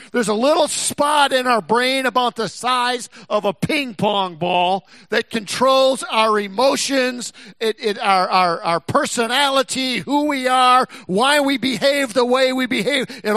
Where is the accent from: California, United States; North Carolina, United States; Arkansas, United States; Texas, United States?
Texas, United States; born there; We grew up in the South. Our whole family was born in Texas.